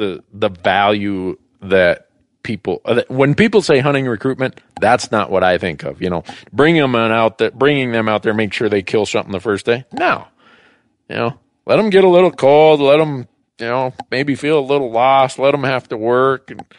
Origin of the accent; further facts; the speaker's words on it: Minnesota, United States; where I grew up in Minnesota, where everybody hunted and fished.